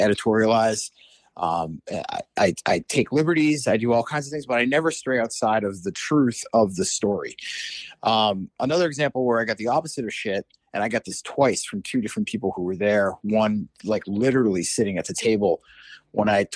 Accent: Massachusetts, United States; I never got it growing up in Massachusetts. I never went to Loudon in New Hampshire.

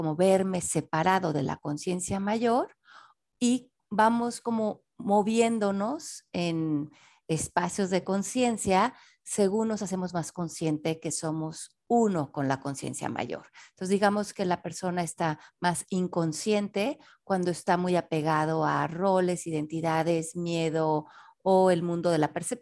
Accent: Mexico City, Mexico; born there; nací en la Ciudad de México en 1970.

